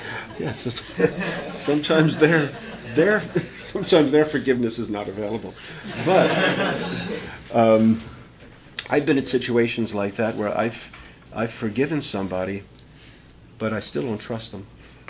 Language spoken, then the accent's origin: English; Long Island, New York, United States; When I grew up on Long Island, we didn't lock our doors. Now in Brooklyn, we bolt them closed and hammer them.